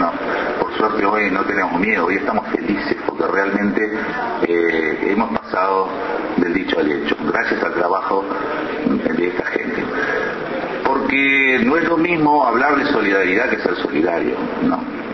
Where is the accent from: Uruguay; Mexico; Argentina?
Uruguay; Y además, fundamentalmente como uruguayo, como miembro de esta comunidad espiritual, que me parece que es la mejor manera de definirnos a todos los orientales.